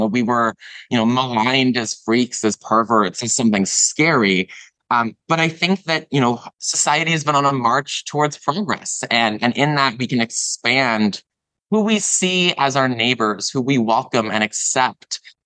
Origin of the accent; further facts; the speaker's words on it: Gagetown, New Brunswick, Canada; also born or lived in Fredericton; I grew up in small towns. I was born in New Brunswick, in Fredericton, but grew up in Gage Town, traveled to province playing, you know, boys hockey at the time.